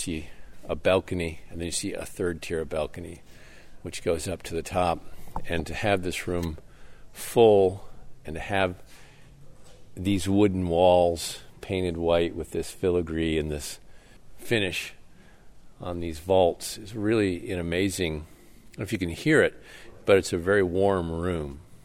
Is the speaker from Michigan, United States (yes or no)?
yes; Traverse City, Michigan, United States; When I was growing up in Traverse City, this was all rafters and pigeons.